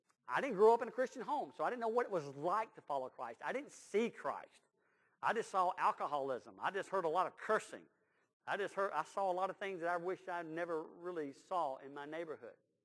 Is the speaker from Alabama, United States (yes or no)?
yes; Birmingham, Alabama, United States; You know, I grew up in East Birmingham, not too far from Woodlawn, where Woodlawn Baptist Church was located. And I went to Banks High School.